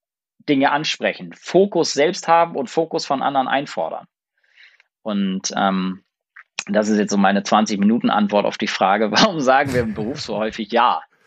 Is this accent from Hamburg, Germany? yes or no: no; Lübeck, Schleswig-Holstein, Germany; Und ich bin in Lübeck geboren und im Umfeld von Lübeck aufgewachsen, in einem ganz, ganz kleinen Dorf. Und da gab es 5 Bauernhöfe und 60 Häuser.